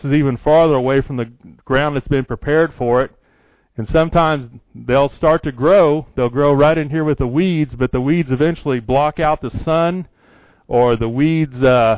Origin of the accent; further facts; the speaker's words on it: Indiana, United States; I know where I grew up in Indiana, you usually had to have a jackhammer if you wanted to have a garden